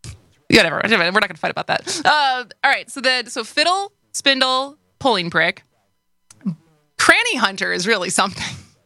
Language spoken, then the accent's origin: English; Wisconsin, United States; accent: Wisconsin; With my Wisconsin accent.